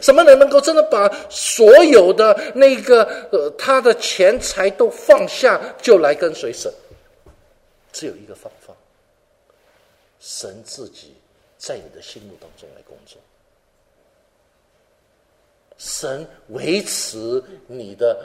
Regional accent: Hong Kong; 我5岁我就离开父母，我在香港，所以一直心里面觉得好像没有父母

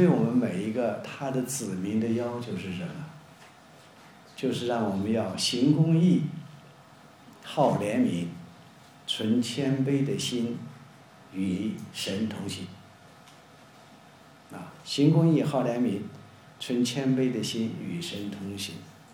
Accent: China; now in United States; 你看我们中国人就是这样啊，什么事儿都大家让很多次，在国内也要吃饭

